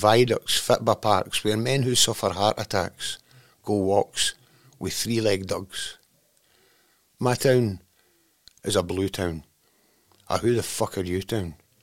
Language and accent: English; Cumnock, Scotland, United Kingdom; I wrote this about my hometown at the time, and a place I was born in and spent half my life in on and off over the years. I moved away when I was 5, and I moved back when I was 27 or something, brought my son up there.